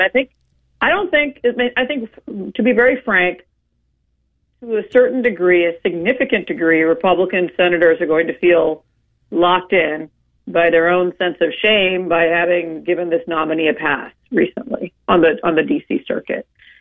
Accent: Deep South, United States; It's a history a long time ago, and I grew up in the Deep South.

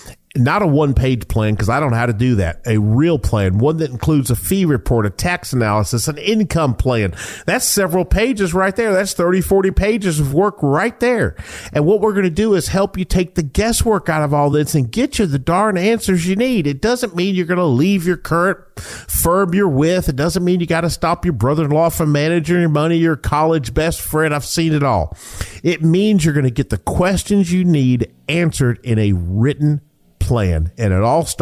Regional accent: Georgia, United States; also born or lived in Atlanta; now in Charlotte, United States; people know that I'm from Georgia, lived in Atlanta most of my life, or a lot of it.

